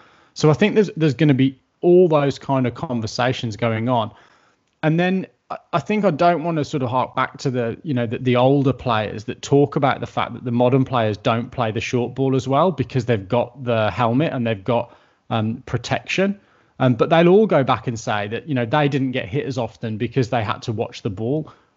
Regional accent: England, United Kingdom; now in Australia; as a kid growing up in England

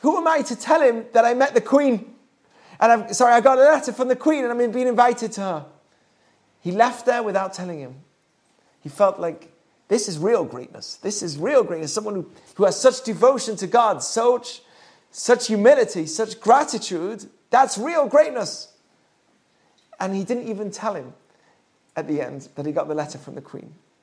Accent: Manchester, North West England, United Kingdom; There is a story in Manchester where I'm from England. What gave it away? I'm from England.

